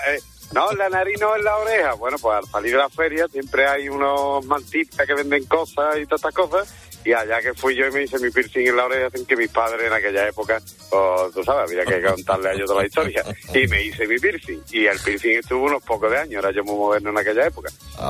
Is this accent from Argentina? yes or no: no; Jerez de la Frontera, Andalusia, Spain; yo soy aquí de Jerez